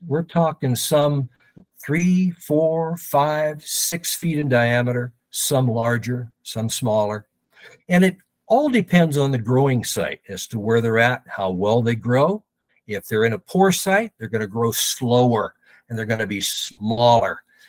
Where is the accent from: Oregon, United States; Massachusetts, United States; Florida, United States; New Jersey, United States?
Oregon, United States; Portland; and I investigated my hometown, for instance, Portland, it used to be called the Clearing.